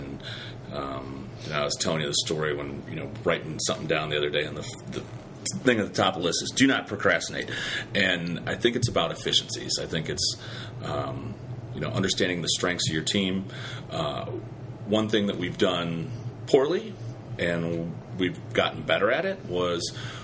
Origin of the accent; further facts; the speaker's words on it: Illinois, United States; we're from Illinois.